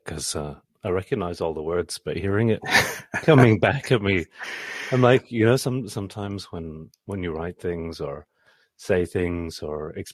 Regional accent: South East England, United Kingdom; also born or lived in Switzerland; So I grew up in Switzerland, in southern England

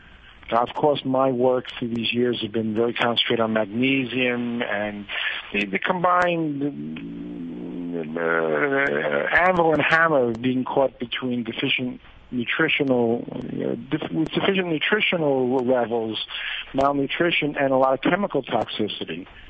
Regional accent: New York, United States; moved away as an adult; I'm from New York, but originally, but I've been here 21 years, and it's basically against my religion to even think about going back to the United States for a minute.

